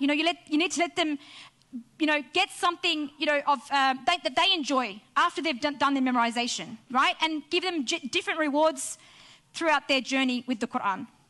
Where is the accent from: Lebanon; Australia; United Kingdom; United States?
Australia; as an Australian revert to Islam, and not having been brought up with, you know, with Arabic at all, right? Not coming from an Arabic background